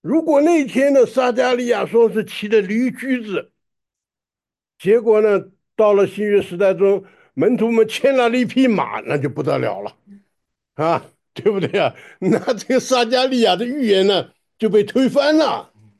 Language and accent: Chinese; China; 所以我们中国人常常讲，事实胜于雄辩，对不对？